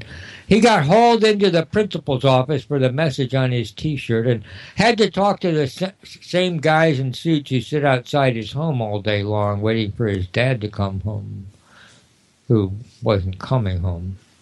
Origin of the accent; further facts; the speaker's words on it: Moon Rock Lake, Ohio, United States; Well, it's been another long week in Moon Rock Lake, Ohio, my hometown at the end of the empire.